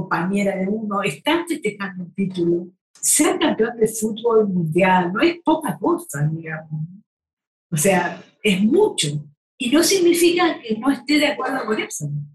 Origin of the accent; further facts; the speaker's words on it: Argentina; Y creo además que, por ejemplo, acaba de morirse en mi país Silvina Luna, una modelo.